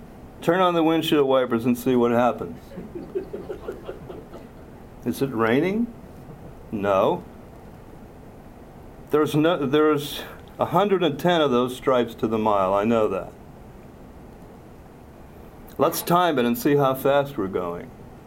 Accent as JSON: {"language": "English", "town": "New Orleans", "region": "Louisiana", "country": "United States", "tie": "born or raised there", "said": "We grew up together in New Orleans all the way up through high school"}